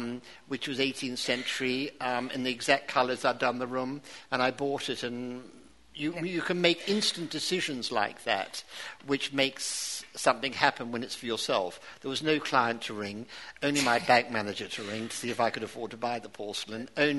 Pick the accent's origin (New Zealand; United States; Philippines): New Zealand; I'm from New Zealand, so I am a colonial Englishman, if you like.